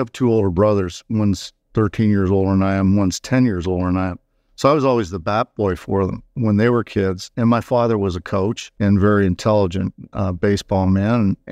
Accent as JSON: {"language": "English", "town": "Corunna", "region": "Ontario", "country": "Canada", "tie": "born or raised there", "also_born_or_lived": "Sarnia", "said": "I was born in Sarnia. I grew up in Corunna, Ontario, which is just a little town outside of Sarnia. Our hockey arena was actually in Moortown, which is even a smaller town than Corunna."}